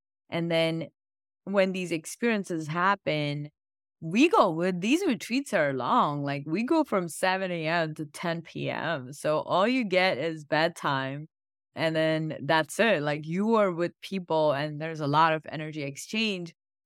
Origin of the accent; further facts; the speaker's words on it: India; So I come from India, and for us, food is a big love language.